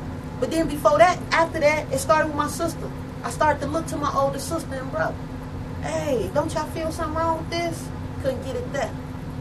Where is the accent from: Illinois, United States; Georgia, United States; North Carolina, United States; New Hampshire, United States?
Illinois, United States; Chicago; As a black kid growing up here in America, south side of Chicago, I couldn't see my future.